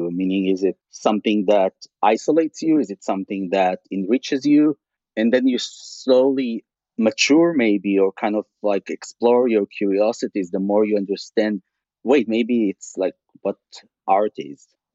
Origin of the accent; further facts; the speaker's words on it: Israel; I grew up in Israel?